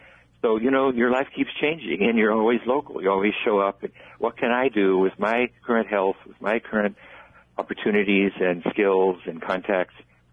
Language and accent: English; Oklahoma, United States; You know, I grew up in Oklahoma. I'm an Okie.